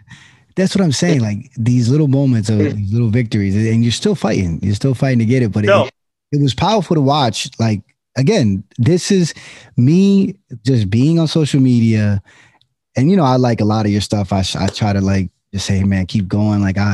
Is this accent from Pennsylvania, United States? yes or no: yes; Allentown, Pennsylvania, United States; I was born and raised in Allentown, and I had some really good training officers and even mentors before being a police officer.